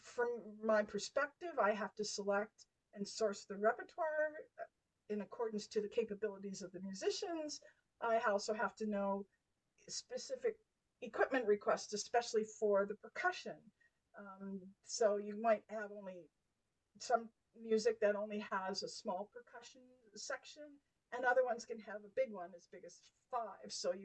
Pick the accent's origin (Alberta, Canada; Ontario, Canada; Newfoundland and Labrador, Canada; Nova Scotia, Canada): Nova Scotia, Canada; I was born and raised in Nova Scotia with a musical mother.